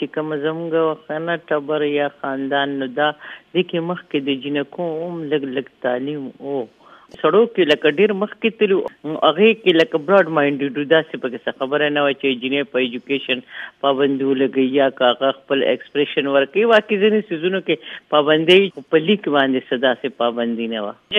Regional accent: Mardan, Khyber Pakhtunkhwa, Pakistan; زه د مردان یم, زه هلته پیدا شوی یم

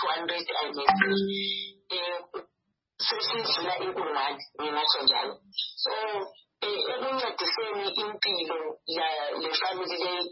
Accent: Bulawayo, Zimbabwe; I am from Blawayo

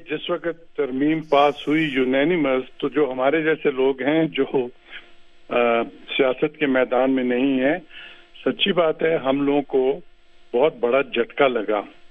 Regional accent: Balochistan, Pakistan; میں بلوچستان سے ہوں اور میں پڑھے لکھے لوگوں میں شمار ہوتا ہوں

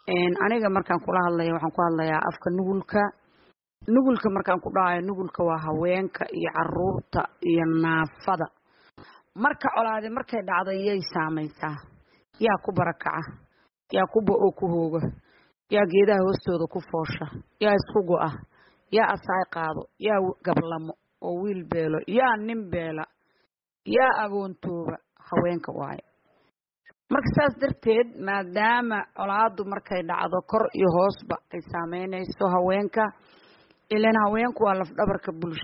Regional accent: Galmudug, Somalia; reer Bullaani reer Galmudug baynu nahay

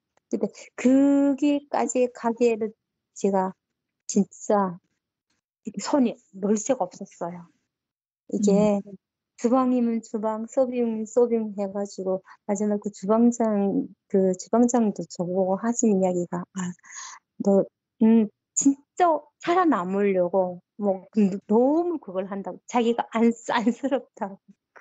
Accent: North Korea; accent: North Korean; now in South Korea; 제가 북한 사투리가 나왔나 봐요.

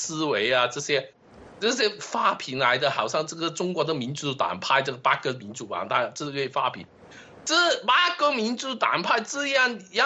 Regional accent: United Kingdom; now in Germany; 我是一个英国人啊，我是英国籍的。那么对付一个英国住在德国的英国人

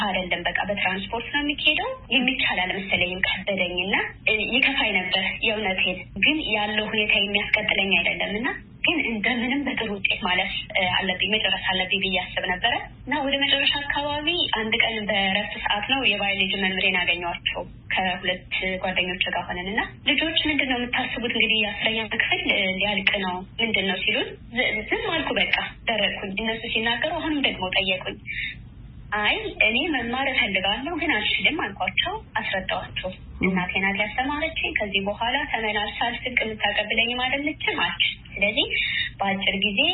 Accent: Amhara, Ethiopia; እኔ ተወልጄ ያደኩት በገጠር አካባቢ ነው። ደቡብ ጎንደር ላይጋይንት ወረዳ ውስጥ ሆኖ ደስኳ ይባላል እኔ ያደኩበት ሰፈር ማለት ነውና፣ ከልጅነቴ ያደኩት ጠንካራ ገበሬ ማህበረሰብ ውስጥ ነው።

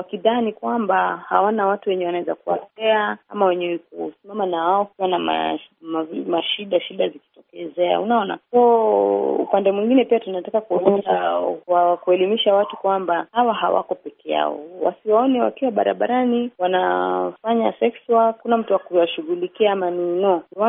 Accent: Kenya; So tunachukulia issue ni kama mwanamke, kama Mkenya wa kawaida

